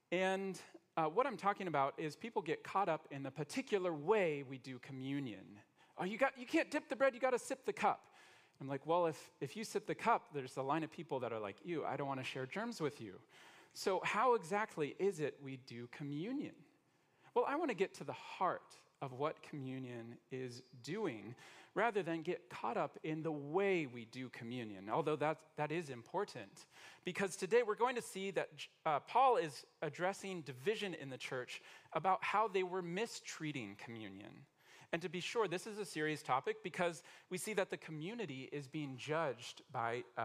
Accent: United States; I'm American. I love Thanksgiving.

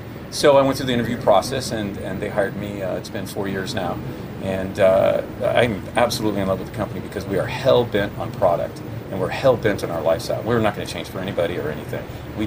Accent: Huntington Beach, California, United States; I'm born and raised in Huntington Beach. I still live in Huntington Beach.

